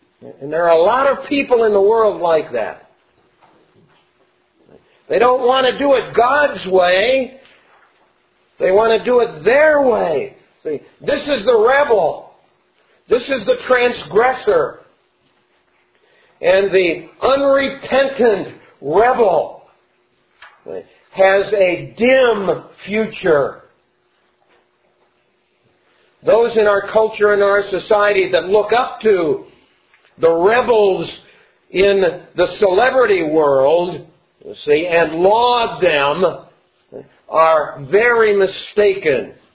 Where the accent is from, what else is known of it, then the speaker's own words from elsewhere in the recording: Kansas, United States; and since we're from Kansas and the Big 12 out there